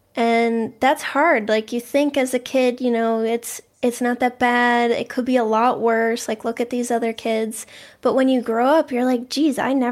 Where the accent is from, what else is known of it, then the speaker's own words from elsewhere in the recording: Boston, Massachusetts, United States; Yeah, so I grew up in the Boston area. I've always lived here.